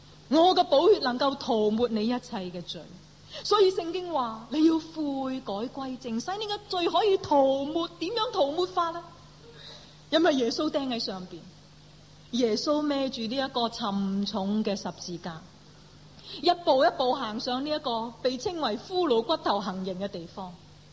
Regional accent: China; 不过可惜我们中国人慢慢整整下

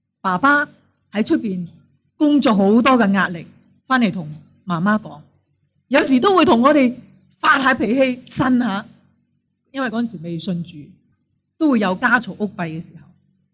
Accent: China; 我哋中国人有啲传统咧就系唔好咁亲切

